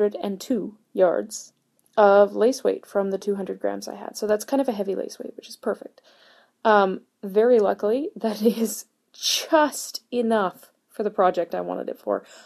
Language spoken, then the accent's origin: English; Canada; as a Canadian, it really hit me hard